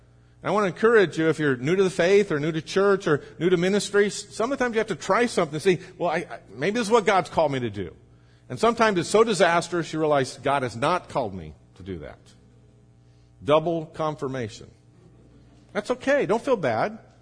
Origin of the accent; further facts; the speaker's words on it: Hacienda Heights, California, United States; I grew up right in Hacienda Heights. When I got saved, I needed to get out of that area.